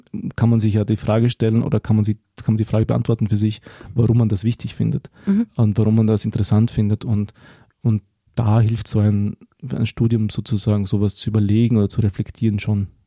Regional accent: Deutschlandsberg, Styria, Austria; also born or lived in Graz; Aber ich bin im Bezirk Deutschlandsberg aufgewachsen, nicht in Graz.

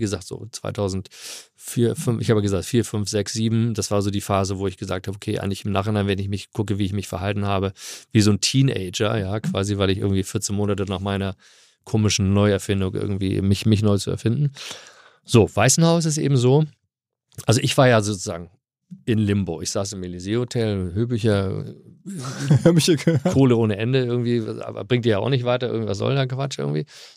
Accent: Hamburg, Germany; also born or lived in California, United States; also ich bin ja hier aufgewachsen in Hamburg

